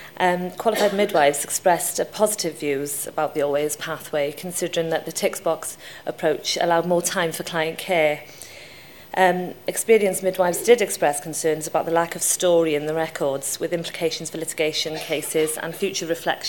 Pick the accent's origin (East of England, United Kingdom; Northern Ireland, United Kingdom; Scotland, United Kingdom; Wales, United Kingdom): Wales, United Kingdom; Barry Island; apart from the fact I'm from Barry Island myself